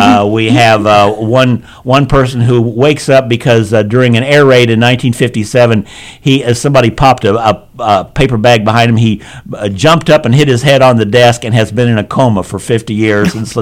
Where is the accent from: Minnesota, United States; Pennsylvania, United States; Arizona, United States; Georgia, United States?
Arizona, United States; Tucson; born there; I was born in Tucson, Arizona, 60 miles from Mexico and right next to California.